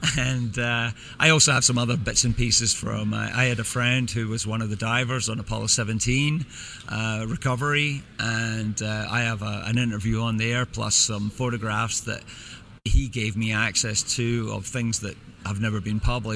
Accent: Scotland, United Kingdom; I grew up watching this, and I grew up in Scotland. I never thought I would ever meet these people

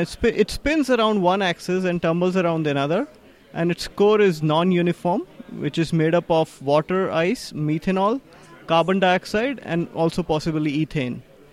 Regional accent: India; now in Australia; I came from India

